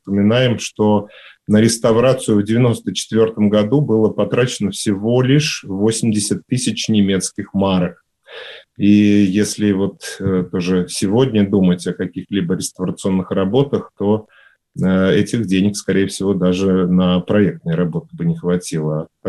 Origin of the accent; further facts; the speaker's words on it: Samara, Samara Oblast, Russia; Нет, я родился в Самарской области, жил и учился в Самаре.